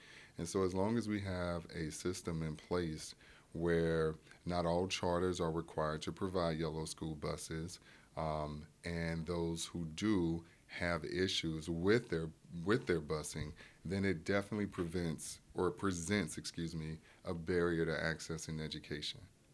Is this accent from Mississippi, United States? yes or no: yes; Pascagoula, Mississippi, United States; the yellow school bus would say, I'm from Pascagoula, Mississippi.